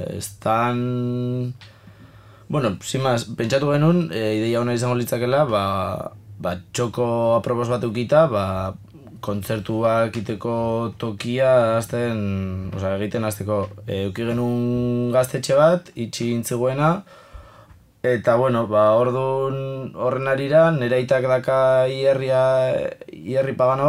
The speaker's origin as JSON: {"language": "Basque", "town": "Villabuena de Álava", "region": "Basque Country", "country": "Spain", "said": "ni ara Berriozakoa naiz, Eskuernagakoa, han bertakoa"}